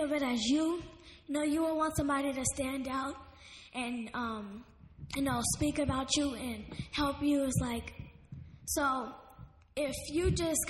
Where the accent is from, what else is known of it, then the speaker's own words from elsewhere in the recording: Texas, United States; also born or lived in California; I was born in California, that's where I live, but I was raised in Texas for about 5 or 6 years.